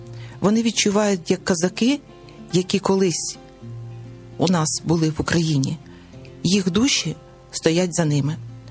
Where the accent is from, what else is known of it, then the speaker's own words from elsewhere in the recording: Oleksandrivka, Kirovohrad Oblast, Ukraine; born there; Я народилась на Кіровоградщині, в селищі Олександрівка, в мальовничому селищі Олександрівка.